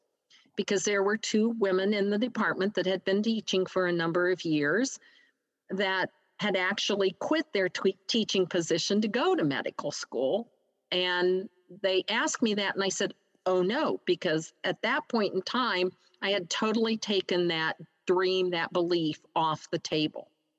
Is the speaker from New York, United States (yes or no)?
no; Akron, Ohio, United States; I grew up in inner city Akron. Neither of my parents were professionals. My father worked at Goodyear in the conveyor belt building room.